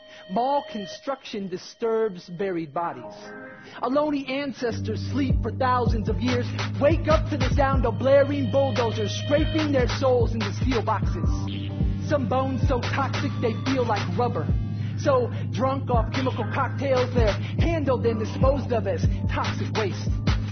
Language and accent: English; California, United States; And it starts with my childhood, you know, growing up in the Bay Area